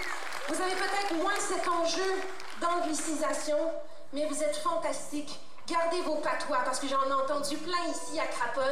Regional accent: Ontario, Canada; Alors moi, je viens de l'Ontario, une province.

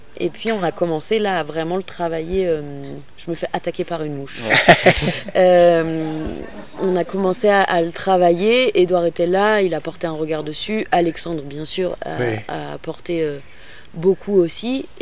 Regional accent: Hauts-de-France, France; Ah, mais c'est dingue, mais tu viens d'où? Bah, de Picardie, je le dis dans le texte.

